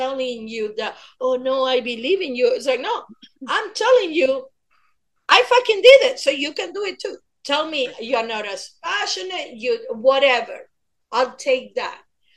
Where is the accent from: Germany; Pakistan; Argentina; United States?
Argentina; English is a second language; It doesn't matter, I'm from Argentina